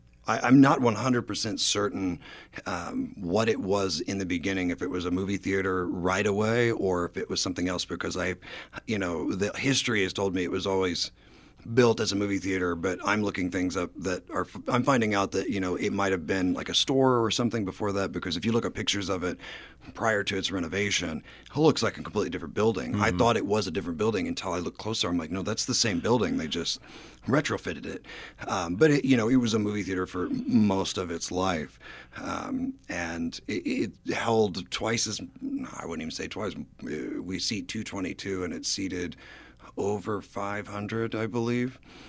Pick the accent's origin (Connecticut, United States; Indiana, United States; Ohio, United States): Indiana, United States; Mount Vernon; I grew up in Mount Vernon, Indiana, right here. So I've been kind of different places. I've mostly stayed in Indiana. I did try California for a bit